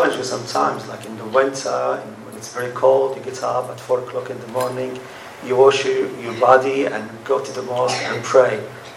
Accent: Cairo, Cairo Governorate, Egypt; English is a second language; moved away as an adult; now in England; I'm originally from Egypt. I was born in Egypt and came to England in 2010. So I lived there until I was 39.

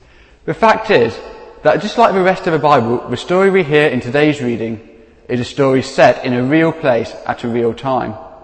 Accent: Derby, East Midlands, United Kingdom; I come from Derby, half a vowel sounds we don't have.

